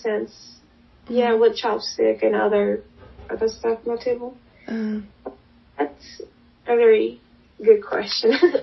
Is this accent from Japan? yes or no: yes; Japan; now in United States; Following year, 2017, fall semester, I came from Japan.